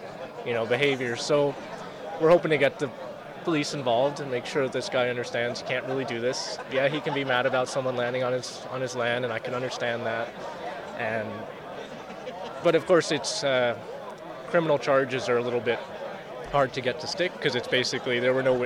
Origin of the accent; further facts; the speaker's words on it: Canada; I'm from Canada. We're pretty good at doing